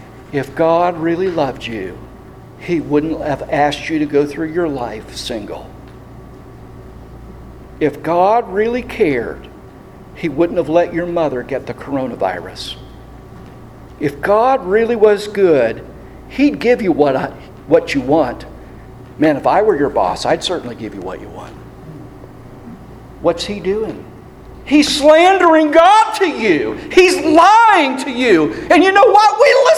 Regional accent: Pennsylvania, United States; I, growing up in Pennsylvania, I always had a dog.

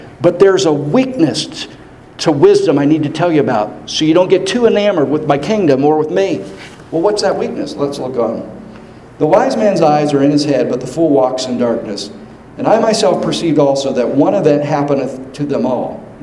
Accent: Pennsylvania, United States; I grew up in Pennsylvania, on the opposite side of the continent from Tucson.

